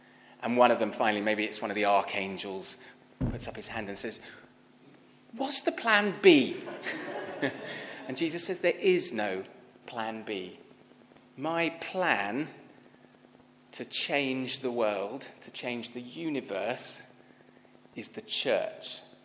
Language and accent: English; London, United Kingdom; now in Burry Port, United Kingdom; We live now in just a bit further west in Buryport. As Jim said, I'm originally from London, but came to South Wales